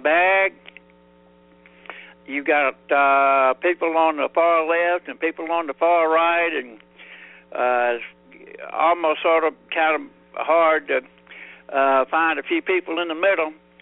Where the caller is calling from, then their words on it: Alabama, United States; The state of Alabama.